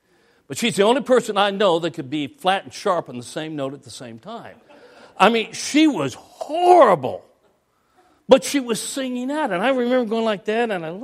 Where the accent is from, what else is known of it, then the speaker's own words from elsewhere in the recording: Denver, Colorado, United States; I'm from Denver area originally